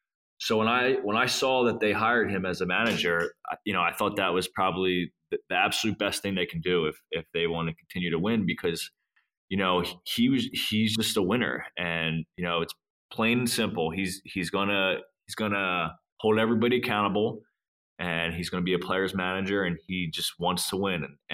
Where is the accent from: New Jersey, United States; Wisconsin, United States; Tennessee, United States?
New Jersey, United States; because he knew I'm from New Jersey.